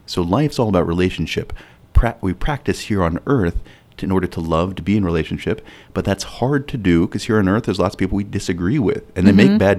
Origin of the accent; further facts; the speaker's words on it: Southeast, United States; also born or lived in Illinois; No, I grew up all over the Southeast United States. I was born outside Chicago and lived in several different places.